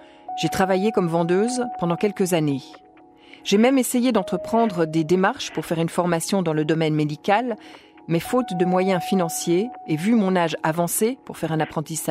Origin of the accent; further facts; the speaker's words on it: Eritrea; French is a second language; moved away; J'avais le sentiment d'être arraché à mon pays natal, l'Érythrée, et à mes proches.